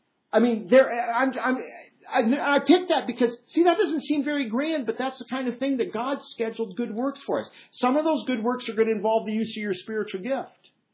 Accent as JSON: {"language": "English", "region": "Iowa", "country": "United States", "tie": "born or raised there", "said": "I remember it was, I don't know how many years ago, growing up in Iowa"}